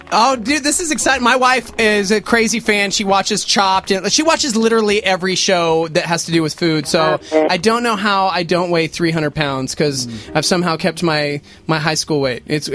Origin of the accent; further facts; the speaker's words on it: Texas, United States; I'm from Texas, so pecan pie, we had pecan trees in the backyard.